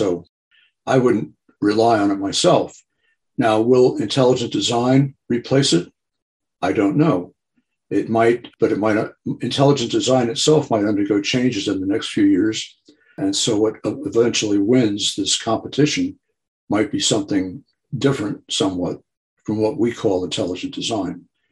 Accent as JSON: {"language": "English", "region": "Northeast", "country": "United States", "tie": "born or raised there", "said": "I grew up in the Northeast and we would skate on a nearby pond in the wintertime."}